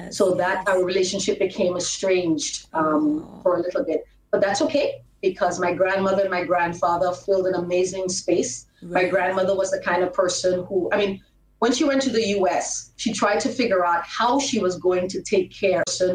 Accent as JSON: {"language": "English", "country": "St. Lucia", "tie": "born there", "said": "Yes, I am St. Lucian by birth. My mom is from Port originally, and my dad is from Castries."}